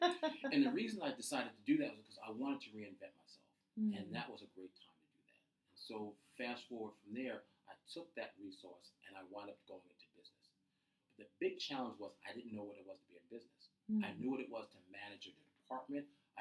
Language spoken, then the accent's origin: English; Jersey City, New Jersey, United States; I grew up in Jersey City, just my mom and I.